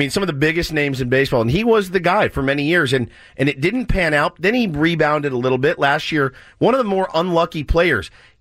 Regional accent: Texas, United States; I'm from the Dallas-Fort Worth area, and he's a name, obviously, I heard a ton.

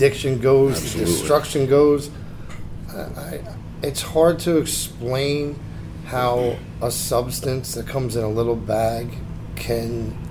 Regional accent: Toms River, New Jersey, United States; I'm from Orange County, Toms River.

